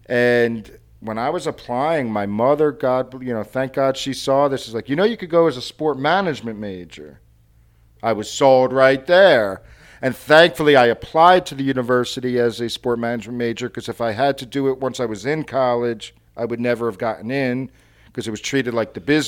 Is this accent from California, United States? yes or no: no; New Jersey, United States; now in Wichita, United States; So I grew up in North Jersey, New Jersey. I'm sure some people could pick up on my accent when I talk, especially here in Wichita.